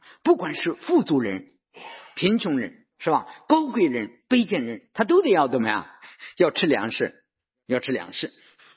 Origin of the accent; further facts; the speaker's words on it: China; 所以我们中国人那以前的时候见了面就一句话